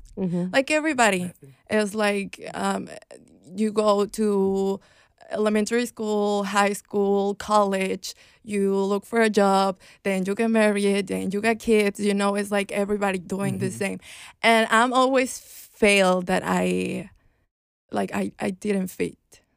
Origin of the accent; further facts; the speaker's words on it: Mexico City, Mexico; English is a second language; moved away as an adult; now in New York, United States; not my first language. So, excuse me if I messed up. I'm going to do my best. But I'm from Mexico City. And I'm living here in New York by 2 years now.